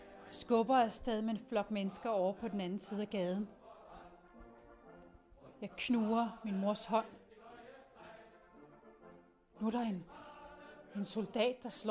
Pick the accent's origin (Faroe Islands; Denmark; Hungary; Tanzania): Hungary; Danish is a second language; now in Germany; han er fra Polen, og jeg er fra Ungarn, og vi bruger tysk til at tale sammen på.